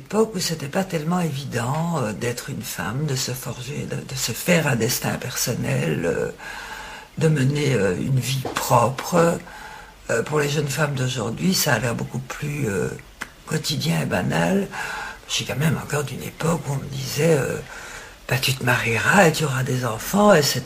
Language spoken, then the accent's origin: French; Morocco; Quand j'étais jeune, que j'étais au Maroc, il y avait toute une espèce de mythification de la mère.